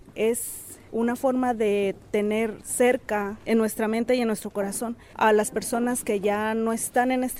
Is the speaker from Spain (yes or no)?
no; Mexico; now in Romania; es un orgullo para nosotros como mexicanos que esta celebración permanezca en México y fuera de México